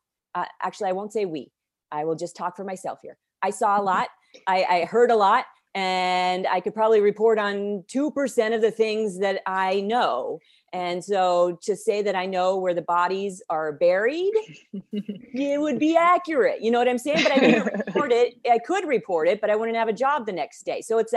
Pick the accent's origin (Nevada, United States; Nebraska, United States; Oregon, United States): Nevada, United States; Las Vegas; also born or lived in Philadelphia; you guys know that I spent 8 years in Philly. Before that, I grew up in Las Vegas. So growing up in Las Vegas, I fell into entertainment reporting.